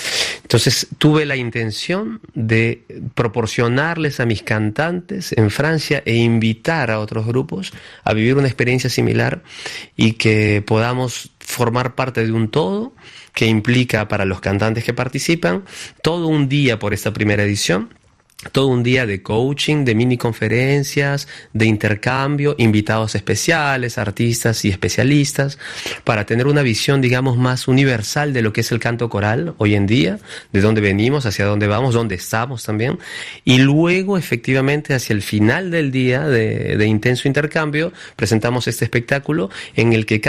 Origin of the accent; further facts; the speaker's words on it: Lima, Peru; moved away; en Lima, en el Perú, de donde vengo yo. De esta manera puedo ligar un poco mis dos países, el de nacimiento y el de adopción